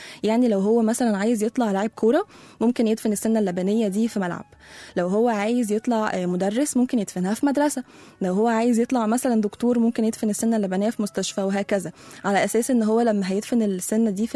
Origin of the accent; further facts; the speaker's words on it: Egypt; أطفال كتير عندنا في مصر وأكيد أنا منهم